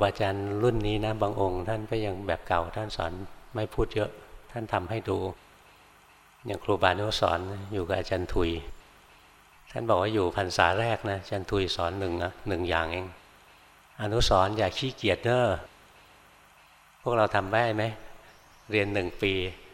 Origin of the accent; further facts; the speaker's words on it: Bangkok, Thailand; born there; แต่ก่อนเราเกิดในกรุงเทพนะเกิดมาก็เห็นแต่แสงไฟ